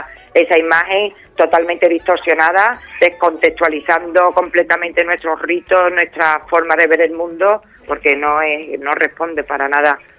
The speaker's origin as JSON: {"language": "Spanish", "country": "Spain", "said": "somos ciudadanos y ciudadanas de pleno derecho porque somos españoles y españolas"}